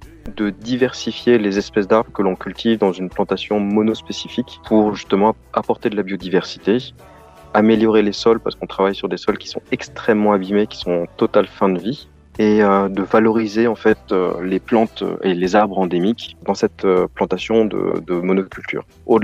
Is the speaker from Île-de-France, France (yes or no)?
yes; Paris, Île-de-France, France; now in Madagascar; pour moi, en tant que petit parisien